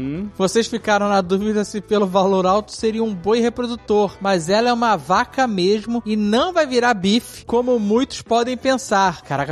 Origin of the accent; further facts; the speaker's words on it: Londrina, Paraná, Brazil; eu sou de Londrina, Paraná.